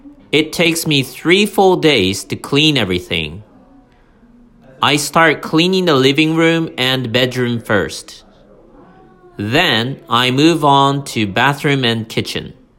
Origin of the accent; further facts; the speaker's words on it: Kyushu, Japan; born or raised there